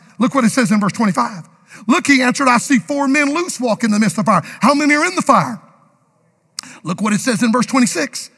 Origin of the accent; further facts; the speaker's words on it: Florida, United States; In Florida, my home state, they rub a gator head.